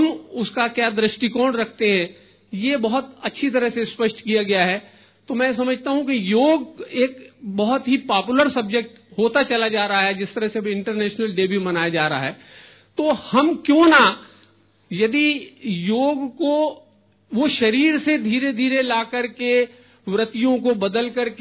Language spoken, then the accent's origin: Hindi; Jabalpur, Madhya Pradesh, India; जबलपुर से हूं, 2003 से ज्ञान में हूं.